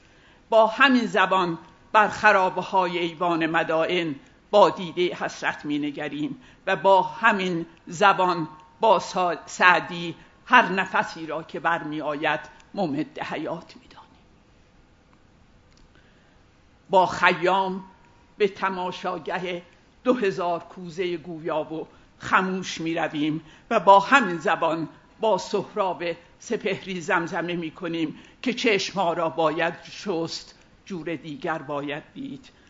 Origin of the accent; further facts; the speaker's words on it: Azerbaijan, Iran; و من از آذربایجانم